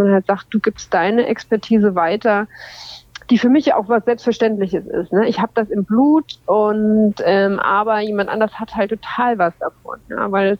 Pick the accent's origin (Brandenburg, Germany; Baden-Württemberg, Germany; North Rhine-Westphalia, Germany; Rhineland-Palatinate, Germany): Rhineland-Palatinate, Germany; Mainz; ganz ursprünglich komme ich aus Mainz